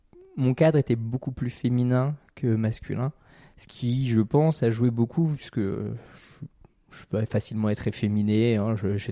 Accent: Île-de-France, France; je viens de la Cambrousse, je viens d'un petit bled de Seine-et-Marne

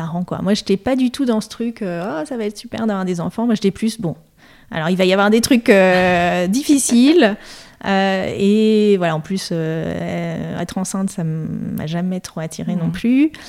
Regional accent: Paris, Île-de-France, France; Oui, alors … Je suis parisienne.

